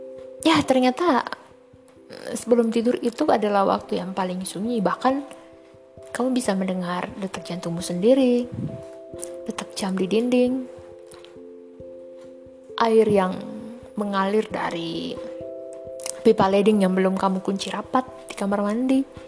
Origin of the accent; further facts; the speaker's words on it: Ruteng, East Nusa Tenggara, Indonesia; Aku dari Ruteng Flores di Nusa Tenggara Timur. Ini podcast pertama aku di usia aku yang ke-27 tahun.